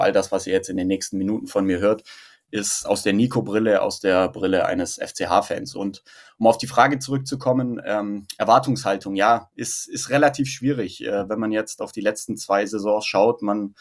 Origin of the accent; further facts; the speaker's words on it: Esslingen, Baden-Württemberg, Germany; born there; moved away as an adult; now in Munich, Germany; wie gerade eben schon angerissen. Ich bin 27 Jahre alt. Seit 3 Jahren hat es mich aus dem Schwabenland, ich bin gebürtiger Esslinger, nach München gezogen, beruflich.